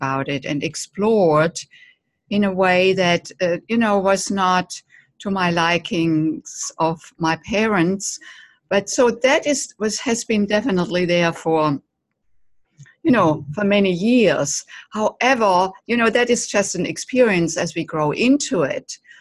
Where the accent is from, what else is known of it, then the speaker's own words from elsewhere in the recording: Germany; I grew up in Germany